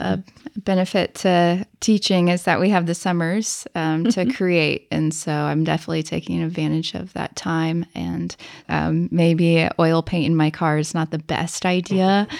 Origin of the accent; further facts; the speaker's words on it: Greencastle, United States; We're both from Greencastle.